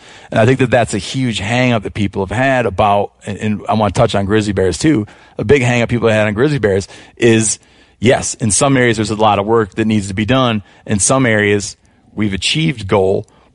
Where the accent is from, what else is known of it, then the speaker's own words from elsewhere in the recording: Michigan, United States; They're not doing fantastic in the southern portion of my home state of Michigan, which is absent of them.